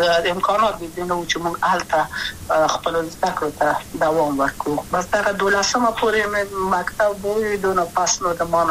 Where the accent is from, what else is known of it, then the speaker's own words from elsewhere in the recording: Kabul, Afghanistan; also born or lived in Wardak; زه خو اصلا د وردګو ولایت یم د پلار می د وردګو ولایت ته خلګنسه کې د لې د کابل په تخت پل سیمه کې یم او لویا شویم کابل که یم